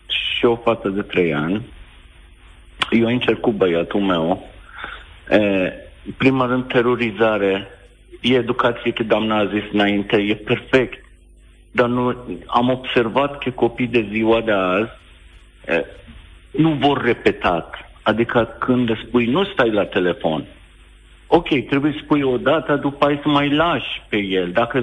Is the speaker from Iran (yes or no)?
yes; Iran; moved away; Eu chiar vin din Iran.